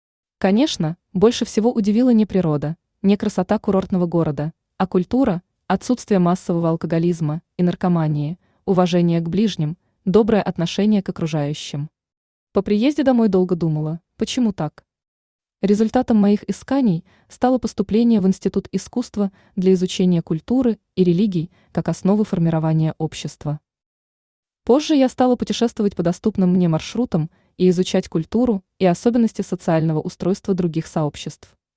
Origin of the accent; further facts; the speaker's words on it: Siberia, Russia; born there; Родилась я в Сибири в сложных климатических условиях. Мое детство пришлось на начало перестройки. Взросление прошло в лихие 90-е